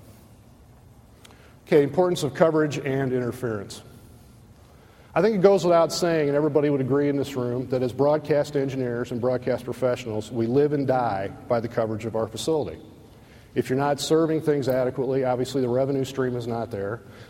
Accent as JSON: {"language": "English", "town": "Peoria", "region": "Illinois", "country": "United States", "lives_now": "Canton, United States", "said": "As you know, I'm from the Peoria area. I've moved to Canton, Illinois, which is about 30 miles southwest of Peoria."}